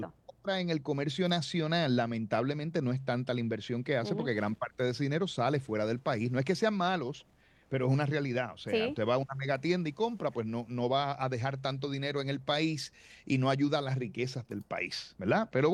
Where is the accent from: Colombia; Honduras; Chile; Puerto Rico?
Puerto Rico; somos los puertorriqueños con nuestros hogares los que estamos produciendo el 5% de esa energía